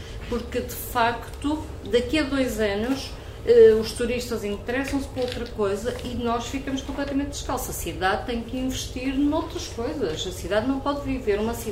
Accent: Valongo, Porto, Portugal; eu sou de Valongo e apanhava o autocarro

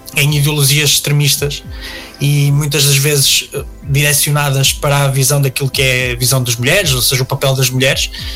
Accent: Portugal; preocupa-me também enquanto português este crescimento insidioso de certas ideologias

